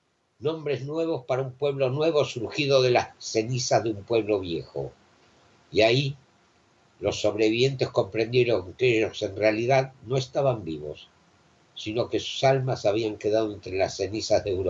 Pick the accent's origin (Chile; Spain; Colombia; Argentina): Argentina; born there; yo nací en la Argentina después de la guerra. Mi padre, que en paz descanse, llegó a Argentina antes de la Shoah. Mis abuelos maternos llegaron aún antes de la Primera Guerra Mundial.